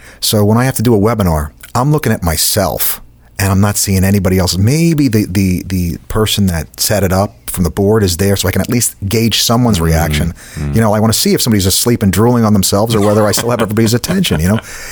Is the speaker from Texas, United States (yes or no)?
no; Brooklyn, New York, United States; I'm originally from New York. Came down here, spent most of my life in Southeast Florida, though.